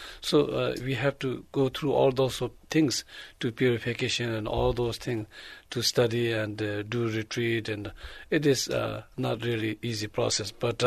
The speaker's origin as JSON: {"language": "English", "country": "Bhutan", "second_language": "English", "said": "So, but I'm coming from the Bhutan as a Drukpa Kagyu lineage."}